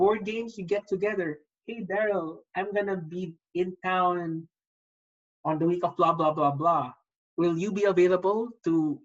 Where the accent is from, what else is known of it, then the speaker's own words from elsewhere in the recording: Philippines; now in Chicago, United States; me as a Filipino and living here in Chicago